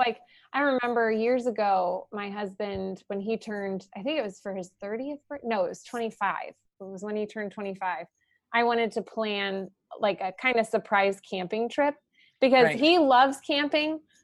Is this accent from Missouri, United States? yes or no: yes; St. Louis, Missouri, United States; where I grew up in St. Louis, Missouri, and it's a big Catholic city.